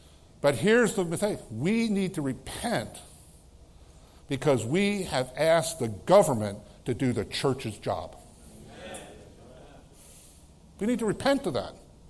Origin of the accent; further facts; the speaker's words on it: United States; Now, I'm an American. I'm proud to be American.